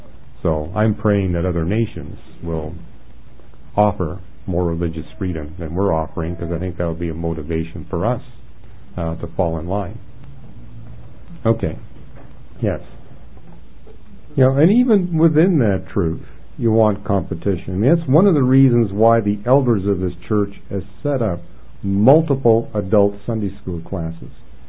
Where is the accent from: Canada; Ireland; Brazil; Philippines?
Canada; You know, I came from Canada, and Canada also, like the United States, has a huge influx of immigrants.